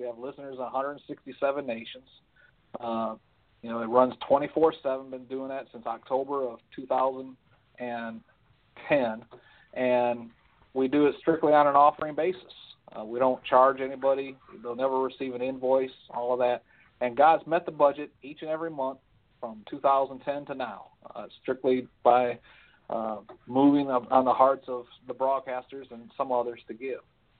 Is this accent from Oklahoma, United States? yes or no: no; Michigan, United States; moved away as an adult; now in Baltimore, United States; Originally, I'm from Michigan. Joined the military straight out of high school, and somehow I ended up over in Baltimore, Maryland. That was in 2001, and we just kind of stuck here.